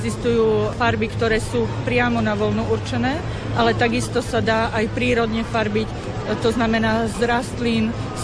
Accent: Svidník, Prešov Region, Slovakia; now in Liptov, Slovakia; Ja som rodená východniarka, pochádzam zo Svidníka, ale manžela mám Liptáka, takže nás to počase vrátilo na Liptov.

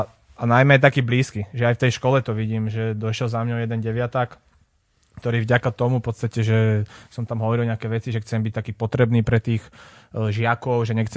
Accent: Bratislava, Bratislava Region, Slovakia; keďže som z Podunajských Biskupíc

